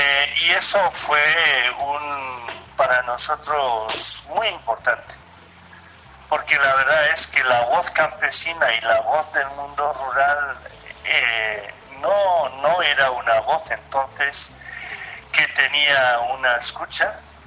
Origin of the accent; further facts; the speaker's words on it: Basque Country, Spain; soy del País Vasco